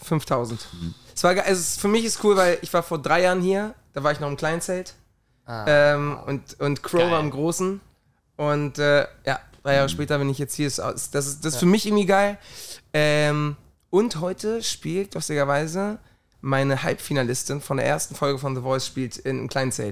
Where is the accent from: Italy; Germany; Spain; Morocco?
Spain; Ich komme ja aus Spanien.